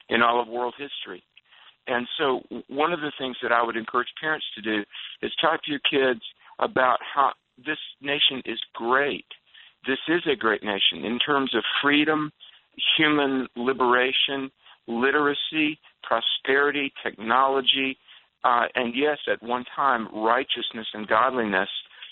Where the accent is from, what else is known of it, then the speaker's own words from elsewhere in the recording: the South, United States; as a child of the South, I grew up in the South